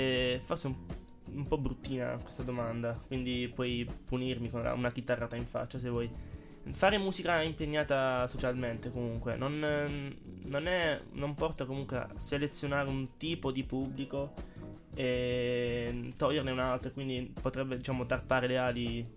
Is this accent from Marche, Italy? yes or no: no; Apulia, Italy; siamo pugliesi tutti quanti.